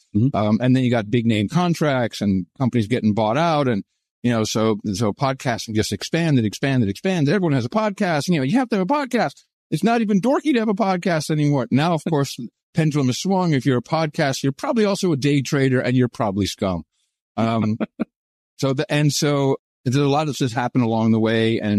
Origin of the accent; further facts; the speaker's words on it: Netherlands; also born or lived in Arlington, United States / Uganda / Maryland, United States; So growing up in the Netherlands, and we moved there in 72. I was born in D.C., Arlington Hospital, and we moved around